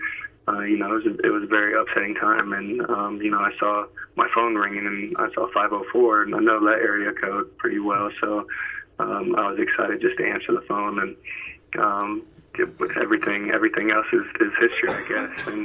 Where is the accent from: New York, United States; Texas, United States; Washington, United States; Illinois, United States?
Texas, United States; Houston; No, sir. I'm from Houston, Texas, where I'm staying right now. I'm from Houston originally. I went to school out in California.